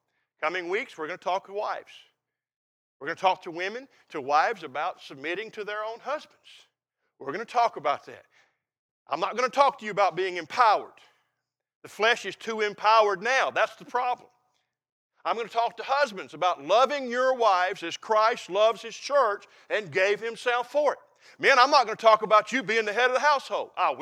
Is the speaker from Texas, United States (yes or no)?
no; Concord, North Carolina, United States; I was born and raised in Concord